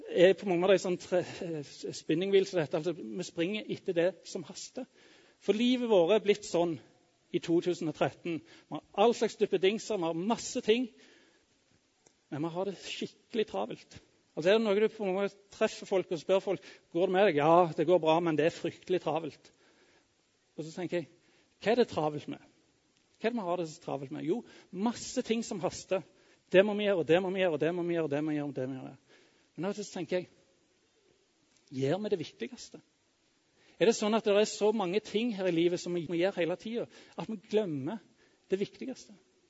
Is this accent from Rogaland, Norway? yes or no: yes; Jørpeland, Rogaland, Norway; Når jeg vokste opp på Jørpeland for mange år siden